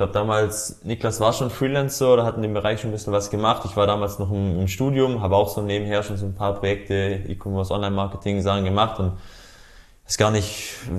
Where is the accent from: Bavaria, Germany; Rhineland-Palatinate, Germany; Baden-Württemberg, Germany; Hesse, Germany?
Baden-Württemberg, Germany; Ulm; Also ich komme aus der Nähe von Ulm, also Süden Deutschlands